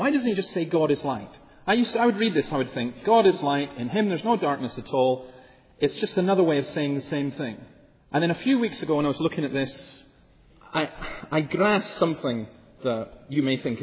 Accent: Scotland, United Kingdom; I'm Scottish and we have a Scottish temperament.

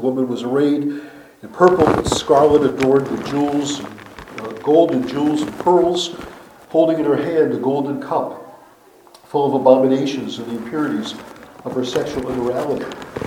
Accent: New Jersey, United States; I was taught in my church, I grew up in New Jersey

